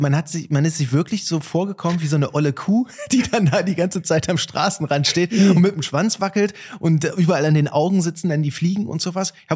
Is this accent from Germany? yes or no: yes; Oschersleben, Saxony-Anhalt, Germany; born there; Und ich dann von Nizza nach Oschersleben, in meinen Geburtsort, zum Geburtstag meiner Mutti, wollte ich dann wieder da sein.